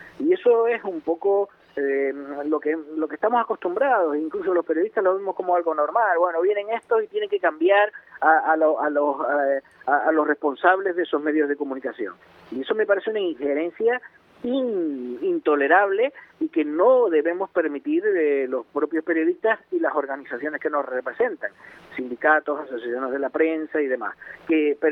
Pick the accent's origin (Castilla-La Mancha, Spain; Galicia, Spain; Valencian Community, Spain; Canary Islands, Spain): Canary Islands, Spain; lo que sí a mí me indigna muchísimo como canario